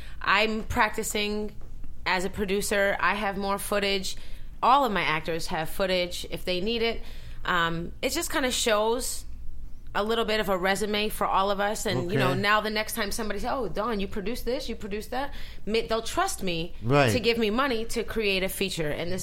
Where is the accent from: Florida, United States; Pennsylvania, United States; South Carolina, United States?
Pennsylvania, United States; Philadelphia; also born or lived in New York; now in Los Angeles, United States; Well, because when I moved to Los Angeles, I'm from Philadelphia and New York.